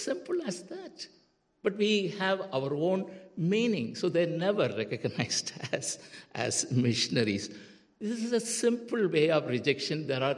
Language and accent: English; India; I'm from India, you know.